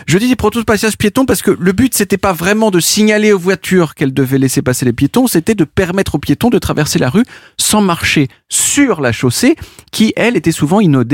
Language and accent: French; France; je suis français